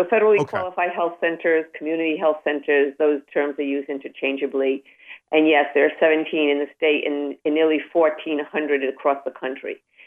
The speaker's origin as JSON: {"language": "English", "region": "Massachusetts", "country": "United States", "tie": "born or raised there", "also_born_or_lived": "Bronx, New York", "said": "Actually, I grew up outside of Boston."}